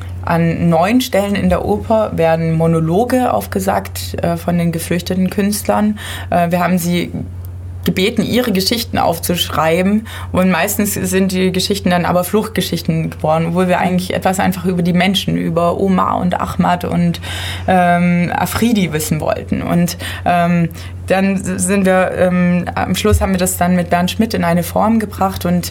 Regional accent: Biberach, Baden-Württemberg, Germany; dass wir auch wieder eine Aufführung in meiner Heimatstadt Biberach haben werden am 31.10.

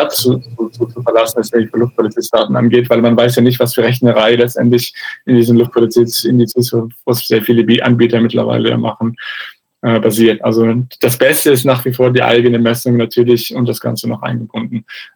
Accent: Cairo, Cairo Governorate, Egypt; In meiner Heimatstadt in Kairo

